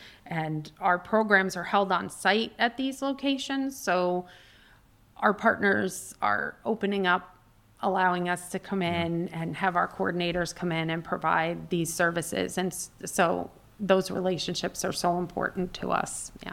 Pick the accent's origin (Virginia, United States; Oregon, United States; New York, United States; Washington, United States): New York, United States; So, but I was born and raised in Orange County in New York, about an hour north of New York City on the Hudson River. So once a New Yorker, always a New Yorker.